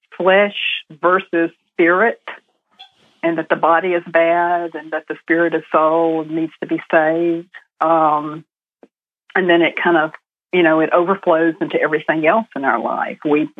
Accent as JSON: {"language": "English", "region": "Mississippi", "country": "United States", "tie": "born there", "said": "I was born in Mississippi to a mom who was a Christian fundamentalist and to a dad who was almost an atheist"}